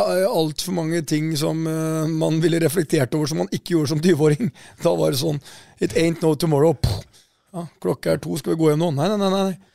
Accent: Porsgrunn, Telemark, Norway; uten at jeg hadde et bevisst forhold til det når jeg kom fra Porsgrunn, så har jeg alltid vært nysgjerrig på mennesker.

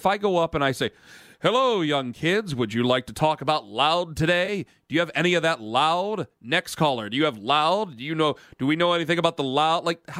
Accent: Ohio, United States; I'm from Ohio. I'll die in Ohio.

